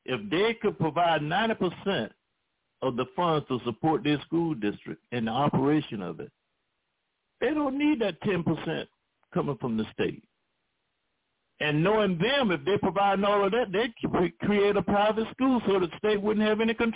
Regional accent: Missouri, United States; I'm from Missouri, too. You got to show me.

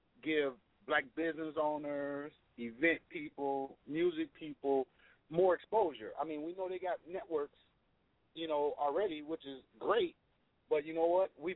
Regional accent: Gary, Indiana, United States; and I come from Gary, Indiana, just for the record. So I'm used to seeing, you know, black everything, right? You know, it's a 90% black city

